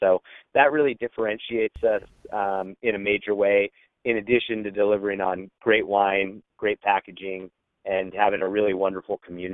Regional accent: Fremont, California, United States; I grew up in the Bay Area in Fremont, California, and found myself at UC Berkeley

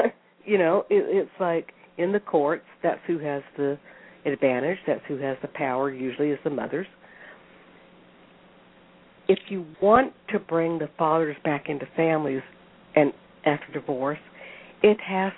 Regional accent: the South, United States; I'm white. I'm 63 years old. I was raised in the South at a time when segregation was terrible.

